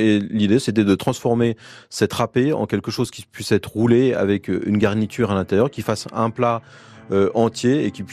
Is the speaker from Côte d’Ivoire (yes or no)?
no; Paris, Île-de-France, France; déjà, il se trouve que je suis parisien, donc c'est pas toujours bien perçu.